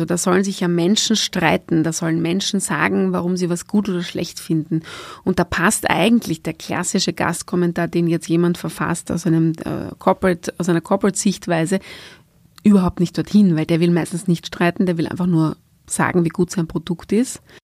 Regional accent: Vienna, Austria; ich komme aus Wien und ich bin Journalistin.

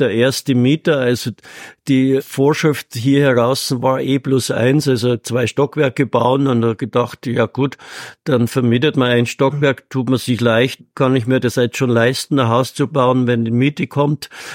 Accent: Uffing, Bavaria, Germany; Aber ich war natürlich hier am Ort so verwurzelt. Ich bin ein gebürtiger Uffinger, meine Eltern wohnen da, meine Geschwister waren da.

